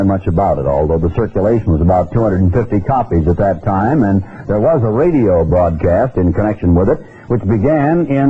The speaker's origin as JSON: {"language": "English", "town": "Eugene", "region": "Oregon", "country": "United States", "tie": "born or raised there", "said": "But as I grew up in Eugene, Oregon, going to high school, and later on came down to the Southern California area when my parents moved down here"}